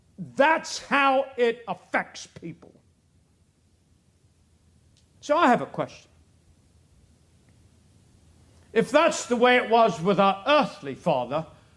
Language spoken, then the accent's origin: English; Papua New Guinea; moved away; We came over from New Guinea and we were the outcast. We were the oddballs and the ones who just didn't fit in.